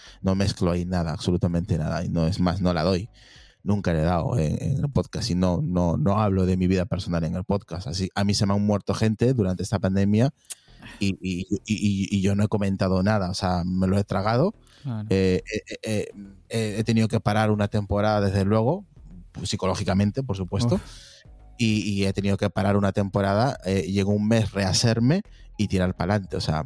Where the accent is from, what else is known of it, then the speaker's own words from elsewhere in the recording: Peru; accent: neutral; now in Spain; Vivo en el norte y hablo mucho, estoy 24 horas con la gente del norte de aquí de España y como mi acento es muy neutro, pues básicamente no se enteran de que soy de allí porque no tengo un acento.